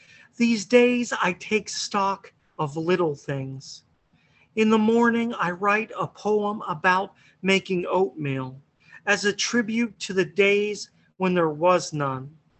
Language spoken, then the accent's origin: English; Greensburg, Pennsylvania, United States; I grew up in Greensburg